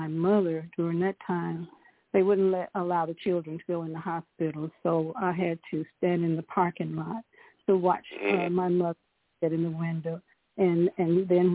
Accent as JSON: {"language": "English", "town": "Steele", "region": "Alabama", "country": "United States", "tie": "born or raised there", "said": "I grew up in Steele, Alabama. Came from a family of seven."}